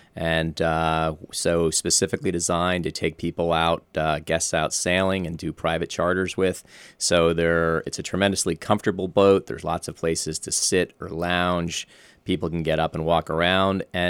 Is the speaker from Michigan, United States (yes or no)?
no; Newport, Rhode Island, United States; Well, I'm from Newport, and Newport is pretty much the sailing capital of the world